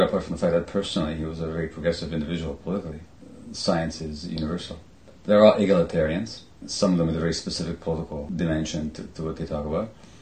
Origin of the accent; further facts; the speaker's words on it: Hungary; growing up in Hungary, under an official communist ideology